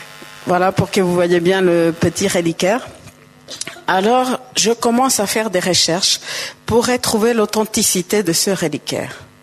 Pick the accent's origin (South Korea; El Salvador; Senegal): El Salvador; now in France; je suis originaire d'El Salvador. Il y a 30 ans que j'habite en France. Je viens d'une famille très catholique